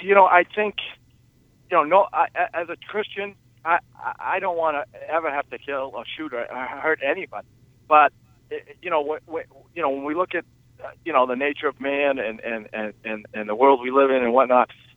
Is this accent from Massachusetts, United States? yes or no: yes; Boston, Massachusetts, United States; Sometimes I call in from Boston, so … I just happen to be in Berkeley today.